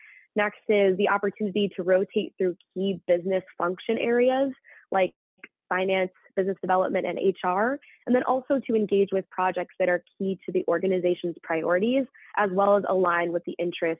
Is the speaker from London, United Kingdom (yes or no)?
yes; London, United Kingdom; moved away as an adult; also born or lived in Louisiana, United States; I'm actually an individual that grew up in England, in London. You wouldn't quite know that from my accent, but grew up in London before moving to Louisiana to attend Tulane University